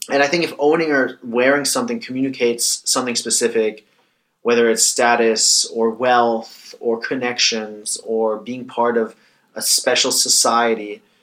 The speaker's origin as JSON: {"language": "English", "country": "Thailand", "tie": "born or raised there", "said": "When I was growing up in Thailand"}